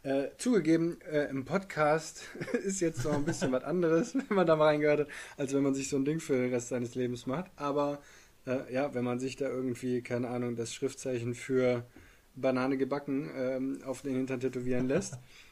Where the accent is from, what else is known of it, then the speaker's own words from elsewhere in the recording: Bielefeld, North Rhine-Westphalia, Germany; Liebe Grüße aus Bielefeld. Ich bin ja Bielefelder. Also liebe Grüße aus Bielefeld.